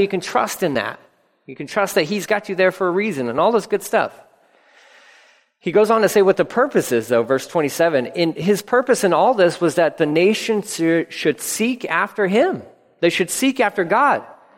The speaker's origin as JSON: {"language": "English", "region": "Texas", "country": "United States", "tie": "born or raised there", "said": "I don't have a good enough Texas one because people don't realize I'm from Texas, but born and raised, like, I think I need to say y'all more"}